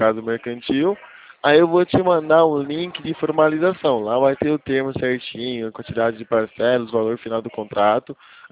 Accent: São José, Brazil; Eu sou de São José.

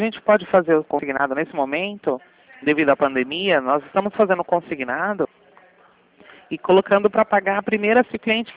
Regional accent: Sorocaba, São Paulo, Brazil; eu também sou de Sorocaba.

